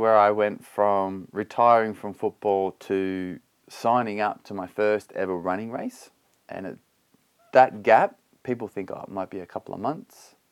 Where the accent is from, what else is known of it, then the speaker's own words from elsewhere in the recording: Australia; moved away as an adult; also born or lived in America / Belgium / United Kingdom; Yeah, so I grew up in Australia many, many years ago